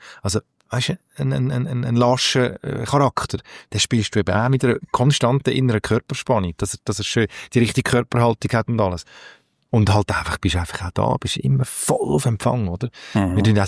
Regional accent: Switzerland; accent: Swiss German; Ich experimentiere gerne mit Dialekt. Mit unserem Schweizer Dialekt.

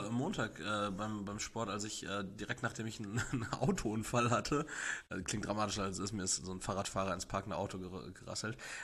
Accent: Austria; Bei uns in Österreich sind die Blitzer nur auf der Kennzeichen, also nicht Gesicht.

